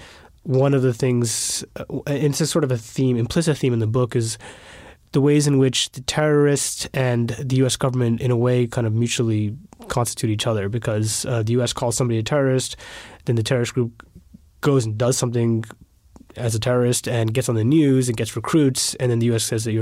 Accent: United States; Well, I'm an American journalist.

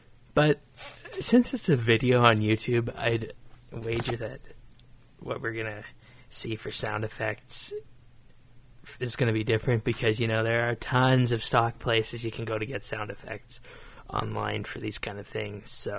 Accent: Canada; I'm from Canada

